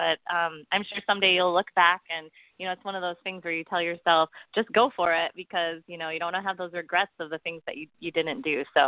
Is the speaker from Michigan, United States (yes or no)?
yes; Michigan, United States; now in Alaska, United States; And I think it's funny, you know, growing up in Michigan, you know, our parents would say, okay, come home when it gets dark.